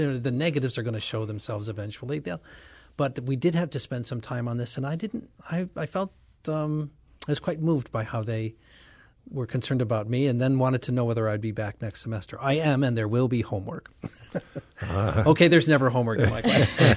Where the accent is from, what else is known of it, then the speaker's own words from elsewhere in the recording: Detroit, Michigan, United States; I'm from Detroit. If it doesn't have an engine, I don't know what it is.